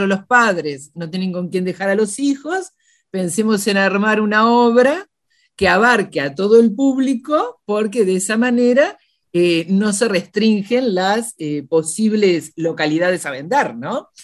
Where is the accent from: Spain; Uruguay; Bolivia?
Uruguay; Y como uruguaya te lo agradezco todo lo que acabas de señalar